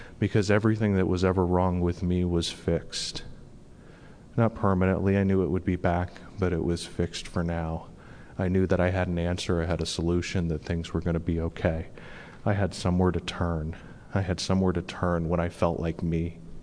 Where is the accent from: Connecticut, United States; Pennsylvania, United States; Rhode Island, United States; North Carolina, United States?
Rhode Island, United States; also born or lived in Massachusetts; And so I was born in Massachusetts, lived in Rhode Island when I was a kid